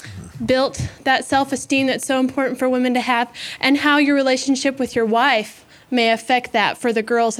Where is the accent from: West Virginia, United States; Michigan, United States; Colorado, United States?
Colorado, United States; Colorado Springs; from Colorado Springs.